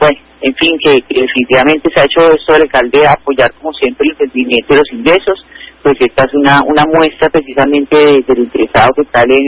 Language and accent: Spanish; Cali, Valle del Cauca, Colombia; lo que somos los caleños en términos de cultura ciudadana